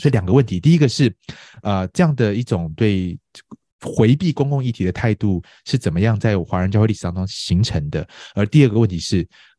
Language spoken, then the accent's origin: Chinese; Taiwan; 我自己在台湾的教会长大，从小在台湾这里长大，那其实，在台湾我那时候我参加的在台湾我们叫做比较是国语教会系统的，